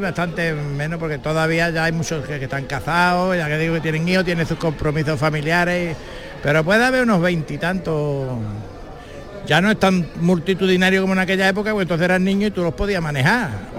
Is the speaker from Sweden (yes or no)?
no; Andalusia, Spain; en mi tierra vamos a seguir hablando en andaluz.